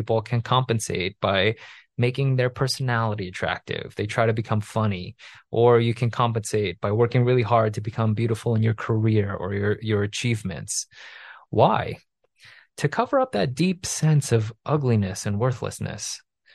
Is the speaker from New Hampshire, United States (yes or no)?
no; New York City, New York, United States; I grew up in New York City and started hanging out with this kid, Mark